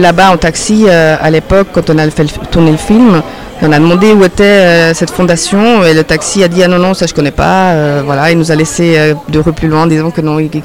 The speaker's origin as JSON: {"language": "French", "town": "Lausanne", "region": "Vaud", "country": "Switzerland", "tie": "born or raised there", "said": "Et ils se sont rencontrés en Suisse. Et bref, moi j'ai grandi à Lausanne."}